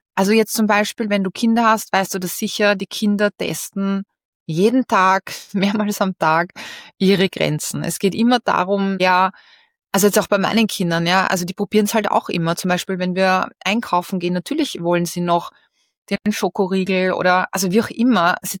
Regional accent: Austria

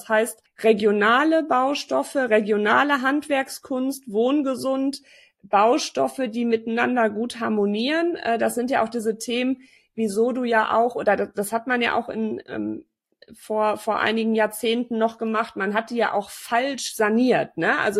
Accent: North Rhine-Westphalia, Germany; Bei uns im Sauerland

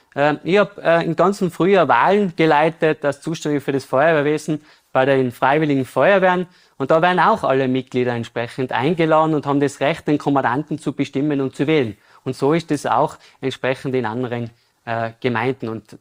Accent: Innsbruck, Tyrol, Austria; war Ringkämpfer beim AC Vollkraft Innsbruck, wo ich groß geworden bin.

